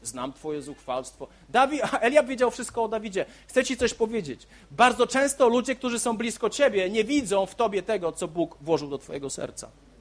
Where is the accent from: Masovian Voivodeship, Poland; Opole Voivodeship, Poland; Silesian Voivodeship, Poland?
Opole Voivodeship, Poland; Olesno; Ludzie, kiedy mnie pytają, skąd pochodzisz, mówię, no, pochodzę z Olesna. Gdzie to jest? Pomiędzy Opolem a Częstochową.